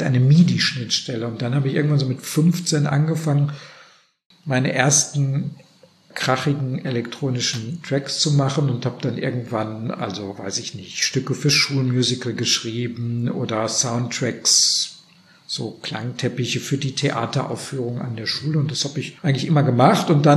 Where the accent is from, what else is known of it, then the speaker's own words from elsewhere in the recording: Gelsenkirchen, North Rhine-Westphalia, Germany; ich komme aus Gelsenkirchen